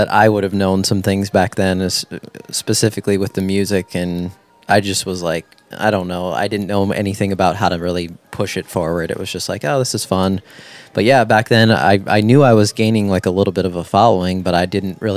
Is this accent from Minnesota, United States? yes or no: yes; Minnesota, United States; I was always growing up in Minnesota